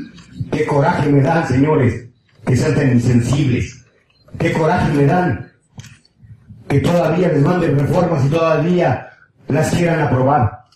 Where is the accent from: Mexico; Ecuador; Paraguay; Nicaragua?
Mexico; Tlaxcala